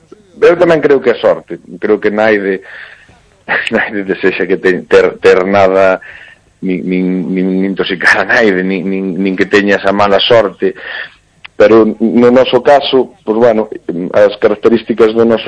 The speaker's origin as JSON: {"language": "Galician", "town": "Mondoñedo", "region": "Galicia", "country": "Spain", "said": "Eu son de Mondiedo, dun barrio que se chama San Lázaro"}